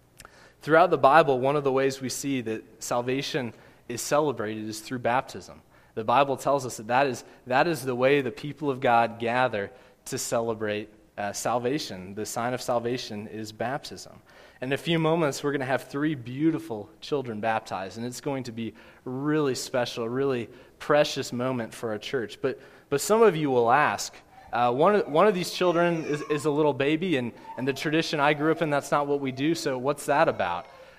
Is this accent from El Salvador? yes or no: no; Kansas, United States; And I grew up in Kansas, so it was good to get a Kansas plate back on my car again.